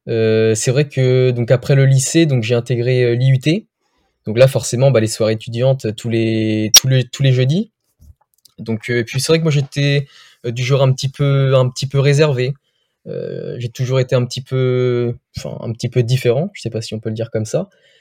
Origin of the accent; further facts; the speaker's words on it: Brittany, France; j'ai 22 ans, je suis originaire de Bretagne, donc j'habite à Saint-Brieuc